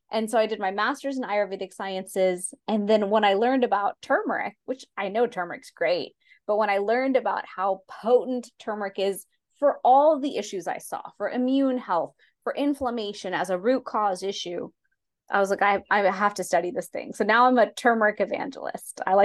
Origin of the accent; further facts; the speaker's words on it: Houston, Texas, United States; So I grew up in Houston, Texas, to an immigrant family